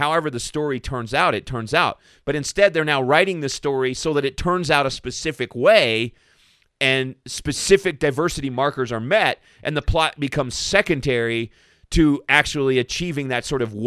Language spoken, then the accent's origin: English; Sells, Arizona, United States; So I grew up in Sells, Arizona, which is about 60 miles southwest of Tucson